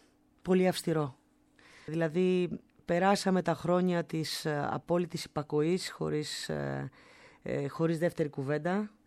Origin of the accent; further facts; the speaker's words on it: Larissa, Thessaly, Greece; Γεννήθηκα στη Λάρισα, εκεί μεγάλωσα